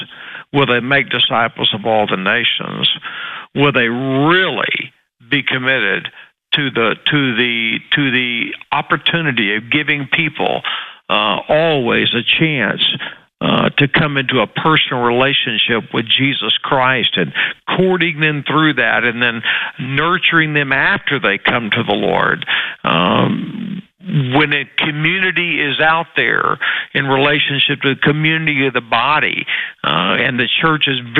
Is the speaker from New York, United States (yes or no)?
no; Texas, United States; I'm from Texas. What am I doing in Arkansas?